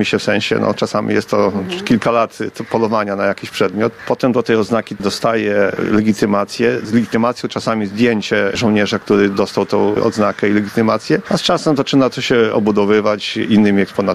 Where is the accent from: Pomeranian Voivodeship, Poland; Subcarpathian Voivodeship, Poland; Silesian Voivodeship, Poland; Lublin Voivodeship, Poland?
Lublin Voivodeship, Poland; Biała Podlaska; na przykład jednostki związane z Białą Podlaską, z moim rodzinnym miastem